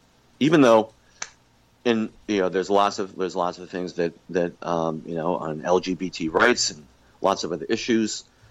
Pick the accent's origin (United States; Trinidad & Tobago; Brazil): United States; New York; I'm from the Mohawk Valley. The Mohawk Valley is economically devastated